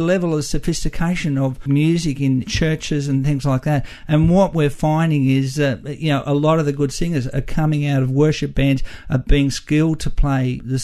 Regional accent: Australia; We're Aussie, and we're not ashamed of being Aussie.

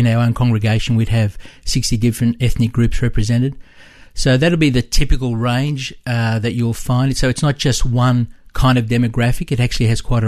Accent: Rooty Hill, New South Wales, Australia; I'm born and bred in Rudy Hill. So this is home to me.

